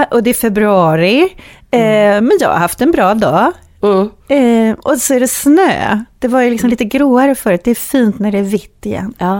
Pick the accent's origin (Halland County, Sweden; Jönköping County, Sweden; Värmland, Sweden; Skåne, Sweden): Jönköping County, Sweden; Värnamo; Och sen så valde jag egentligen uppvuxen i Småland då. Så i Värnamo där jag växte upp så var det mycket musik och vi var också en stor barnaskara. Vi är 5 syskon. Jag är näst äldst.